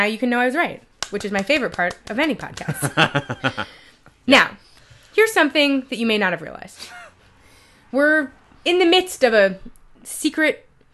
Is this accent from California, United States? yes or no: no; New York, United States; But only interesting to me, and I think interesting to me specifically as a New Yorker.